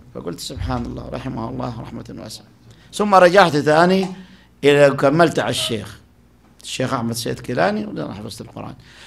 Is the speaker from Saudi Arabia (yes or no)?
no; Sohag Governorate, Egypt; خاصة عندنا من الجنوب، جنوب الصعيد يعرفونها، هذه مركز البري، أنا محافظة سوهاج